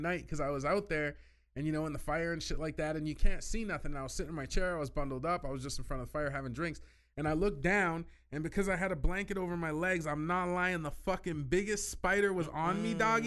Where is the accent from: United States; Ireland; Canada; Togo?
Canada; I grew up in Canada, not always the roughest neighborhoods.